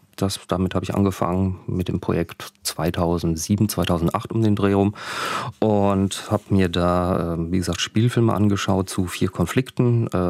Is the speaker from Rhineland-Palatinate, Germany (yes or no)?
yes; Rhineland-Palatinate, Germany; Aus der Nähe von Worms, also auch nicht so wahnsinnig weit weg.